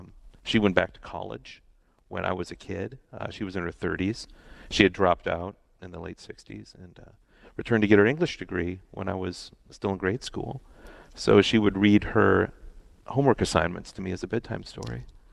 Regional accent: Midwest, United States; now in Hollywood, United States; I woke up every morning thinking about the Midwest and unlocking some of the puzzles that my upbringing created for me.

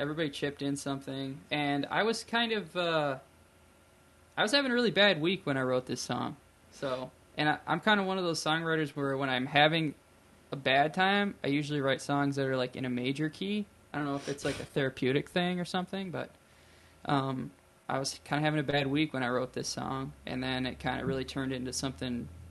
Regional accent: Shell Lake, Wisconsin, United States; I grew up in Shell Lake, which is kind of a small town, and they only had the one radio station, WGMO.

